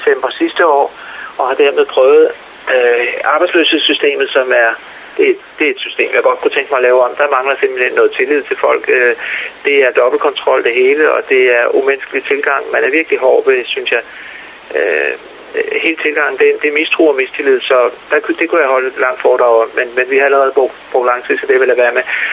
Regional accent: Gladsaxe, Capital Region of Denmark, Denmark; Så jeg har nordjyske rødder. Men ellers er jeg opvokset inde ved Gladsaxe.

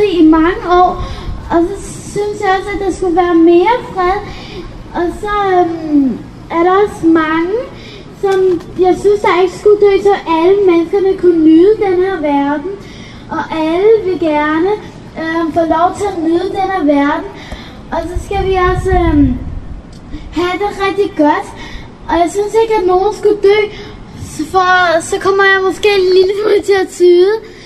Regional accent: Iraq; og jeg er snart 8 år, og jeg kommer fra Irak

